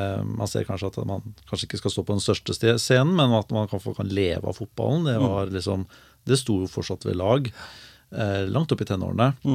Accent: Larvik, Vestfold, Norway; Det var I Larvik, så jeg født og oppvokst I Larvik, og bodde der ja, store deler av livet, utenom 3 år I Oslo og 1 år I Skien, faktisk.

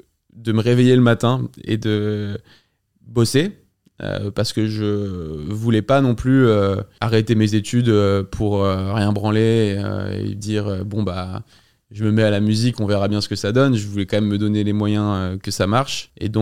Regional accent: Toulon, Provence-Alpes-Côte d'Azur, France; j'ai commencé en mixant dans des soirées privées à Toulon, là où j'ai grandi.

